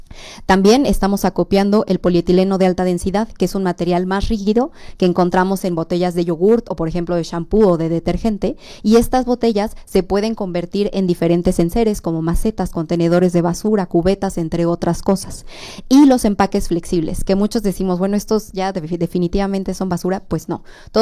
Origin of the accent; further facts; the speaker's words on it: Mexico; la conciencia que tenemos como mexicanos